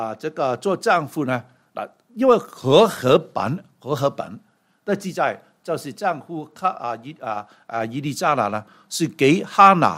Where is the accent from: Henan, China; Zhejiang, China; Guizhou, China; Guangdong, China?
Guangdong, China; 这个我们广东人说他是大太太，对吗？